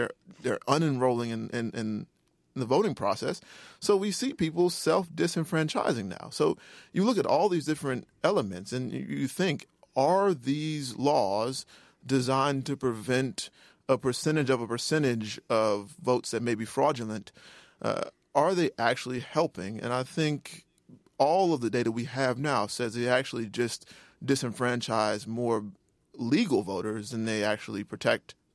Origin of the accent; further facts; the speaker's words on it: the South, United States; I'm from the South and I have grandparents, I have close relatives, you know, who are not all that old, who don't have good birth certificates.